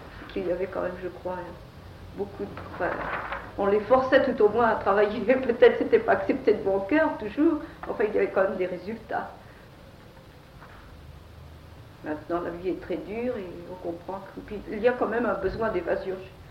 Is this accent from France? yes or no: yes; Orléans, Centre-Val de Loire, France; Je suis née à Orléans. Et j'ai toujours vécu